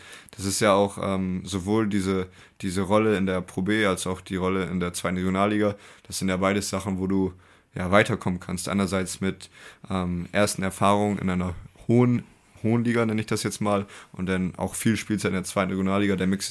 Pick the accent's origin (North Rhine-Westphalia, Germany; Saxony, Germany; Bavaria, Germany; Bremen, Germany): Bremen, Germany; Bremerhaven; in meiner Jugend war ja in Bremerhaven von 7 bis ich 18 war